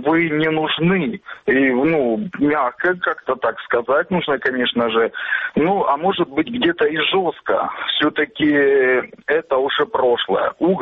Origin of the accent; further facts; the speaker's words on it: Donetsk, Donetsk Oblast, Ukraine; Я тоже из Донецка.